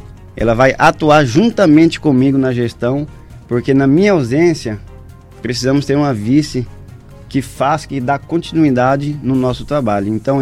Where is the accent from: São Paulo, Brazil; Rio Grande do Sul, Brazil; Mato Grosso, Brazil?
Mato Grosso, Brazil; Vila Bela; nasci aqui em Vila Bela, cresci aqui, todos os meus amigos estão aqui, busquei o estudo, eu saí daqui de Vila Bela com 14 anos